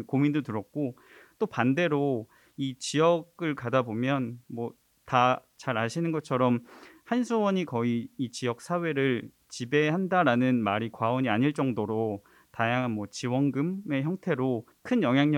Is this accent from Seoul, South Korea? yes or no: yes; Seoul, South Korea; 저도 서울에서 나고 자랐고 사실 밀양 그 1년 살았던 거를 빼고 나면